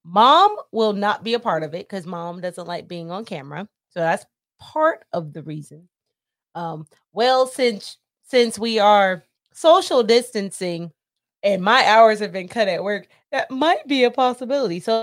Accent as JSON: {"language": "English", "region": "the South", "country": "United States", "said": "I'm from the South."}